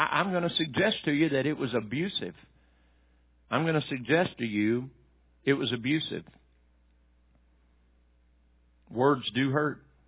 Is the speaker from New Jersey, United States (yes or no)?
no; Tennessee, United States; I was raised in Tennessee in the 1960s.